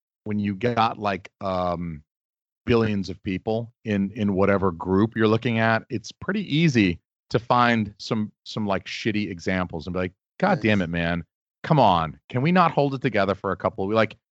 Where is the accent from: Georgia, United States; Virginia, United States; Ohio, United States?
Georgia, United States; Atlanta; I lived in the South. I lived in Georgia. I'm from Atlanta.